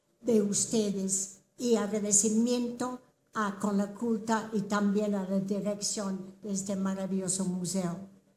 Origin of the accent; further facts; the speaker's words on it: United Kingdom; accent: English; now in Mexico; Mi acento inglés es notable, discúlpeme, tantos años en México, qué barbaridad.